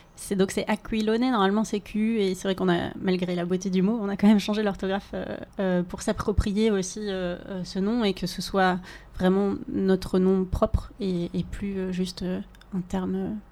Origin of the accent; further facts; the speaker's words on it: Reims, Grand Est, France; je parlais plutôt de mes professeurs quand j'étais petite, du coup, à Reims, parce que je viens de Reims.